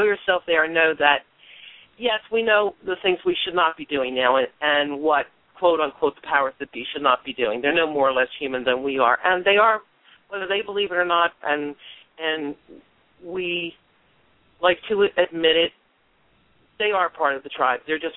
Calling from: North Carolina, United States; I'm actually calling from North Carolina. I recently moved to North Carolina

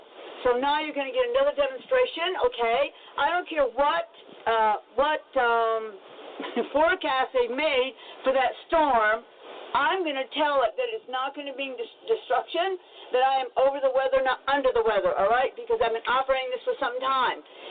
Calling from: Florida, United States; I'm here live from Florida, and guess what? I'm not getting in the wagon train that's leaving here.

